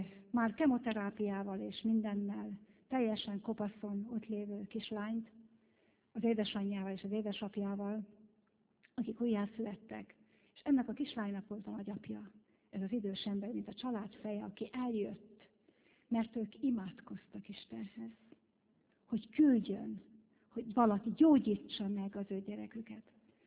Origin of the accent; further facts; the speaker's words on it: Bakonybél, Veszprém County, Hungary; born there; Mondom, Uram, Bakonybél. Hát ott születtem.